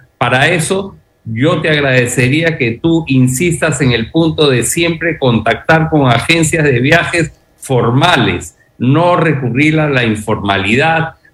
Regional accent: Peru; Nosotros mismos como peruanos somos unos óptimos anfitriones para con el turista.

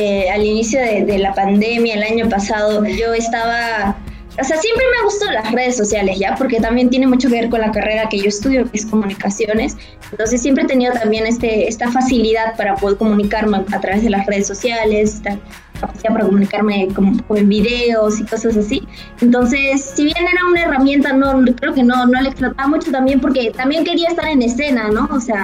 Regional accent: Peru; yo siempre tuve la idea de poder llevar algo como nacional, como peruano, se podría decir, mi música

